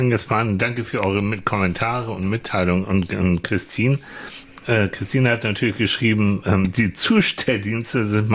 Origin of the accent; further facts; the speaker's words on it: Vierlande, Hamburg, Germany; ich bin ja auf dem Land groß geworden, so in Vierland, in der Nähe von Hamburg.